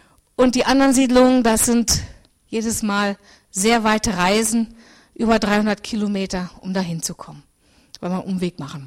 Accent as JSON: {"language": "German", "region": "Berlin", "country": "Germany", "said": "Ich komme aus Berlin, aber São Paulo ist wirklich, Berlin ist ein Dorf gegen São Paulo."}